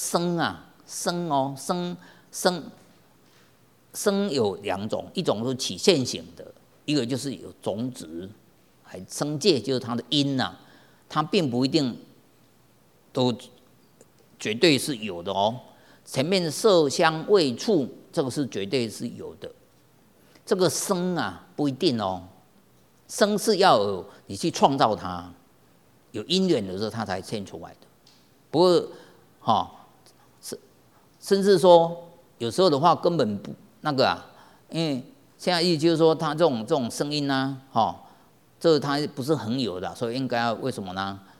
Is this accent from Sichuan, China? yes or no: yes; Sichuan, China; 我们四川人有时候会说话，对不对